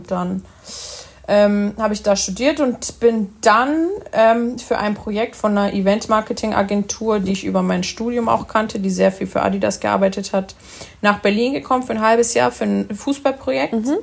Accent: Italy; als Italiener

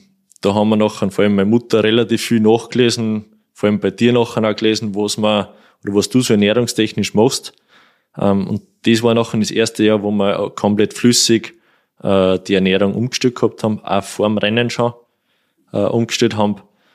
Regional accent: Kuchl, Salzburg, Austria; da fahren wir Kuchl durch, das ist mein Heimatort, also da kenne ich jedes Schlagloch

